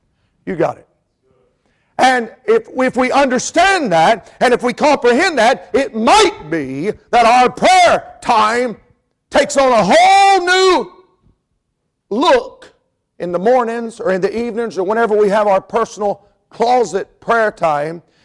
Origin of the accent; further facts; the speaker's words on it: North Carolina, United States; also born or lived in Florida; I came from Florida as a young man, very young man. I was seven when we moved to North Carolina.